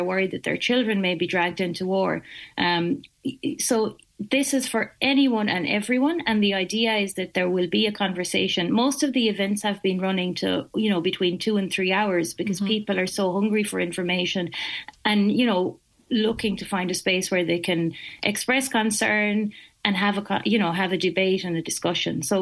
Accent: County Clare, Ireland; I mean, I'm from County Clare. I've been down to Shannon Airport.

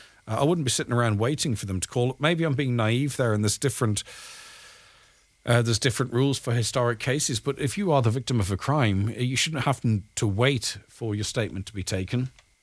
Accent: County Donegal, Ireland; We're from Donegal, but we've had to go to Dublin, as that was the hospital that could have our baby that early.

